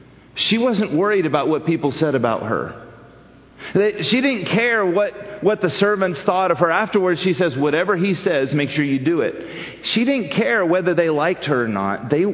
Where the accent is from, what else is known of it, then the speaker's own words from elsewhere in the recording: the South, United States; Jesus had a choice, but Mama, I'm from the South, sorry.